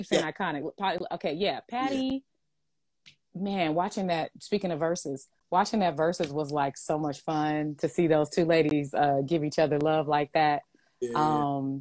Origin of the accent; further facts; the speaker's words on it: Inglewood, California, United States; I did free theater in the Inglewood Playhouse because I'm from Inglewood, Cali, West Side, represent, whoop, whoop.